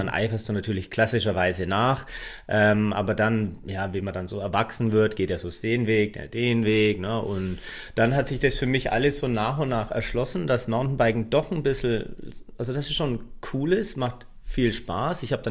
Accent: Bavaria, Germany; now in Rosenheim, Germany; Ich bin eher klassischer Franke.

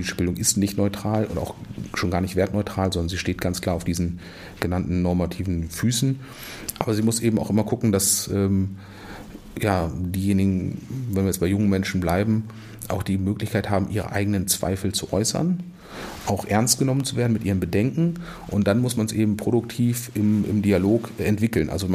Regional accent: Wolfsburg, Lower Saxony, Germany; born there; Ja, geboren in Wolfsburg und auch wenn ich sonst eine gewisse Distanz zu der Stadt inzwischen habe

